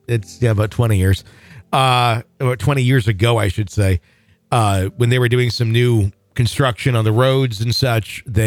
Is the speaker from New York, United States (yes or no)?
no; Topeka, Kansas, United States; I have two stories from my time at college in Atchison and here in my hometown of Topeka.